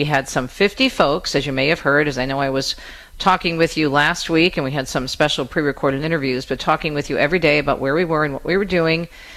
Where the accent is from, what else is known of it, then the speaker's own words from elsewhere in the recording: Michigan, United States; We had folks from Michigan, my home state